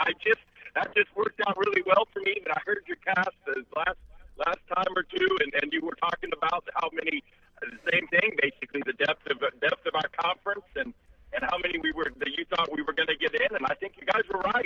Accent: Knoxville, Tennessee, United States; I've been a part of this, you know, growing up in Knoxville. I've been a part of this league, and I've followed the great Tennessee teams.

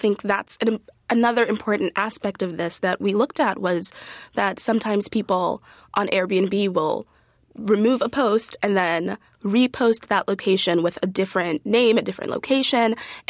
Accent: Zimbabwe; I'm from Zimbabwe

